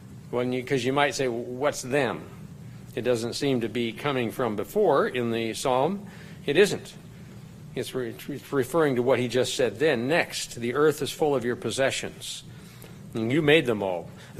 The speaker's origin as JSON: {"language": "English", "region": "South Dakota", "country": "United States", "tie": "born or raised there", "said": "I grew up around fossils in South Dakota."}